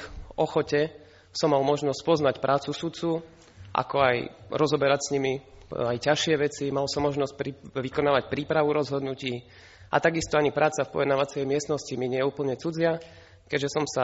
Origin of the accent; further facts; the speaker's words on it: Trstená, Žilina Region, Slovakia; now in Bratislava, Slovakia; pochádzam z mestečka Trstená na Orave a už 7 rokov pôsobím na okresnom súde Bratislava 4 ako vyšší súdny úradník.